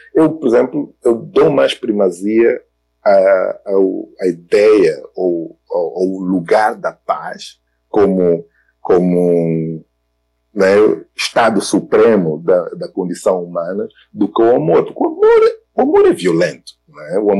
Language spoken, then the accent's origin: Portuguese; Angola; eu venho de Angola